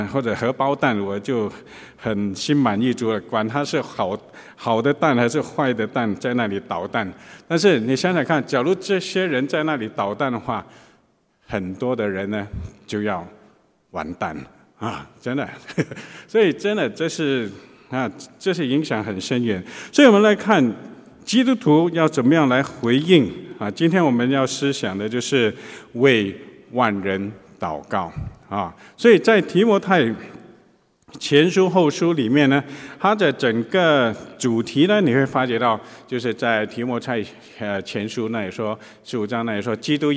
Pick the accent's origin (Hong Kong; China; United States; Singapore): Singapore; born there; 我也是52岁了，我是在那一年独立年出生的啊